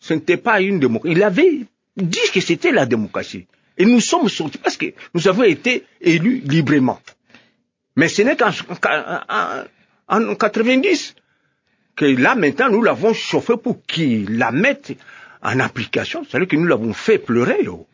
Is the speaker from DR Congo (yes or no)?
yes; Kabinda, Lomami, DR Congo; Je vais me présenter maintenant chez moi pour aller voir comment les gens vivent aussi chez moi à Kabinda, Lubao et consorts.